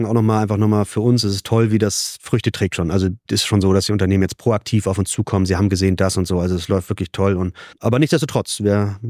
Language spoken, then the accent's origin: German; Bad Schwartau, Schleswig-Holstein, Germany; also born or lived in Lübeck; Also ich komme ursprünglich aus Schwartau, also das ist ja auch nicht Lübeck